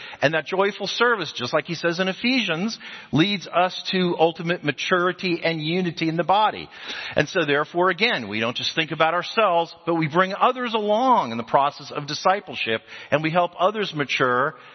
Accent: New Jersey, United States; I grew up in New Jersey, and we used to call gym class, or PE class, gym class.

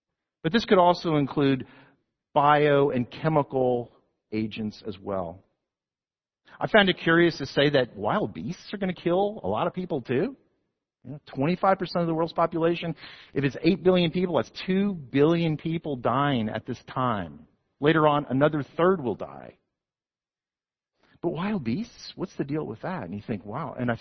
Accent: New Jersey, United States; I'm from New Jersey. You think New Jersey is all like concrete and asphalt. No, it's not.

